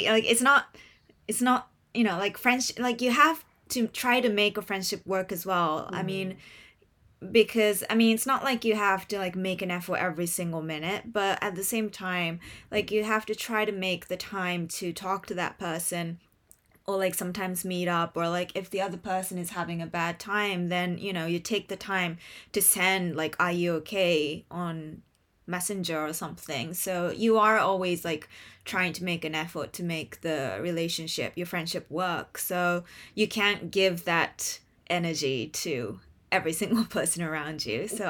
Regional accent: Japan; first language Japanese; English is a second language; my first language is Japanese, and like I went to school like almost like my whole school years was in Japan.

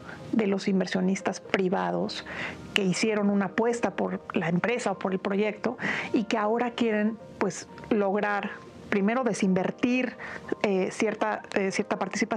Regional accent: Mexico; le permita a todos los que somos mexicanos, que tenemos una cuenta de banco

